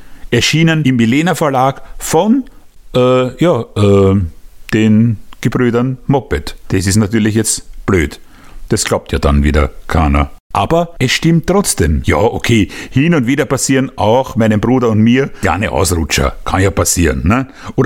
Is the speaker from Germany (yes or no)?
no; Austria; Man hat sich als Österreicherin gefreut, wenn die Deutschen verlieren.